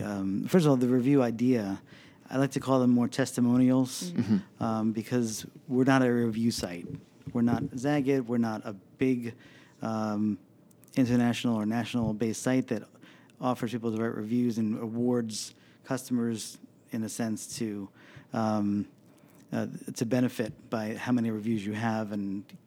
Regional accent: North Bergen, New Jersey, United States; also born or lived in Manhattan / South Orange; Oh, I grew up in... I was born in Manhattan, grew up in North Bergen, so northern New Jersey.

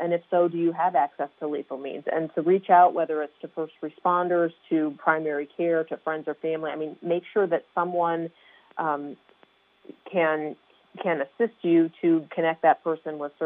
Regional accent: Ohio, United States; northeastern Ohio in a town that had fewer than 5,000 people, and that's three times the number of people in my hometown

